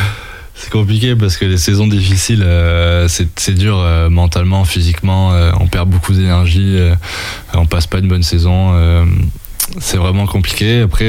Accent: Nouvelle-Aquitaine, France; Je viens de Dordogne, c'est trop important.

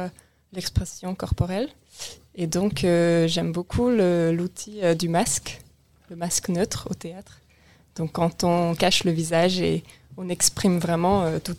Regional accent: Hungary; French is a second language; c'était en Hongrie, parce que j'ai grandi en Hongrie

